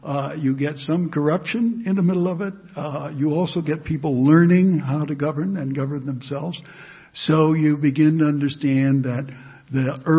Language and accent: English; Kansas City, Missouri, United States; I'm from an Irish Catholic family of Kansas City of a couple of generations